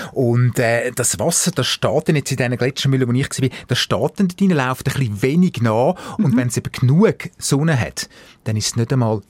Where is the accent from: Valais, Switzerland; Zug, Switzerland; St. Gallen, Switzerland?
St. Gallen, Switzerland; Rapperswil; Das wäre natürlich jetzt ein Heimvorteil für mich, weil ich bin in Rapperswil aufgewachsen